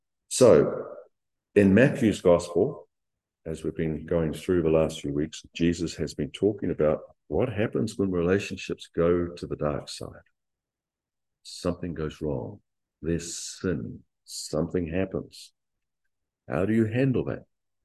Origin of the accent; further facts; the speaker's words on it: Christchurch, Canterbury, New Zealand; And I grew up in Christchurch where it was normal to have a 6-foot paling fence around every property.